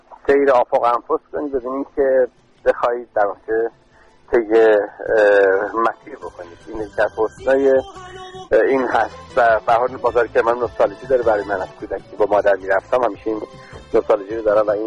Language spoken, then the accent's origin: Persian; Rabor, Kerman, Iran; born there; من 18 خرداد 1349 در شهر رابور در استان کرمان به دنیا اومدم.